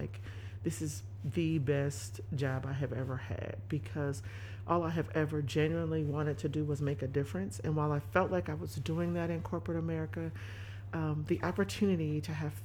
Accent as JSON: {"language": "English", "town": "Dayton", "region": "Ohio", "country": "United States", "tie": "born or raised there", "also_born_or_lived": "Pennsylvania", "lives_now": "Cleveland, United States", "said": "I'm not from Cleveland. And so I was recruited to come here to work at Case. So I came from central Pennsylvania. I grew up in Dayton, Ohio, about 3 hours down the road."}